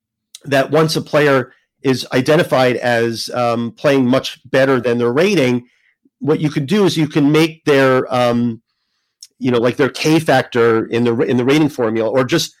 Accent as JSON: {"language": "English", "region": "New Jersey", "country": "United States", "tie": "born or raised there", "said": "So I grew up in New Jersey. I mostly was playing in local events when I was growing up."}